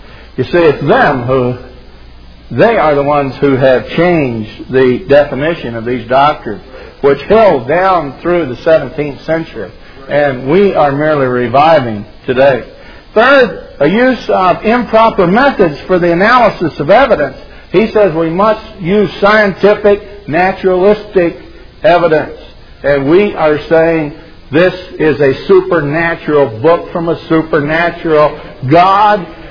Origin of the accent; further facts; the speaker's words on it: England, United Kingdom; But as far as my own personal as an Englishman, yeah, I'm King James only.